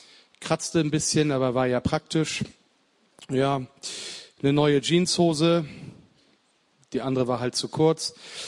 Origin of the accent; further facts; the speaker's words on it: Lower Saxony, Germany; born there; now in Hamburg, Germany; ich bin gebürtiger Niedersachse und komme aber jetzt aus Hamburg, das haben wir ja schon gesagt.